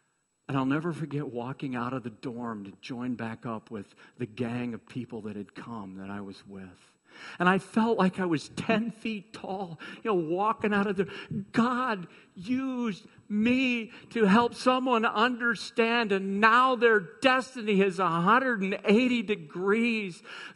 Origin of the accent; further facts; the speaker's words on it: Iowa, United States; growing up in Iowa was just, it was, you know, I look back, it was a fantastic way for me to grow up, really.